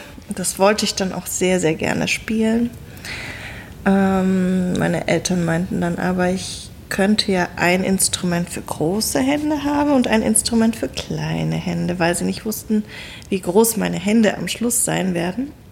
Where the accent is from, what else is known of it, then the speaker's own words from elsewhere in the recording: Stuttgart, Baden-Württemberg, Germany; Also, ich komme aus Stuttgart, kann aber kein Schwäbisch, weil mein Vater aus Hannover kommt und meine Mutter aus Japan. Meine Eltern wohnen inzwischen auch nicht mehr in Stuttgart